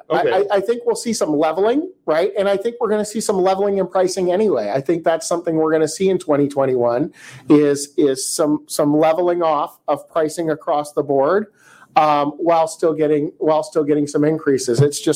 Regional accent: Pasadena, California, United States; also born or lived in Alhambra; I was born in Alhambra. I lived in Pasadena until I was 12.

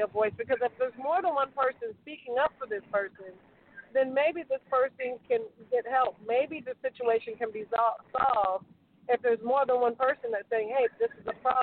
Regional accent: Florida, United States; We actually have a tour starting in Lake County. I'm from Florida.

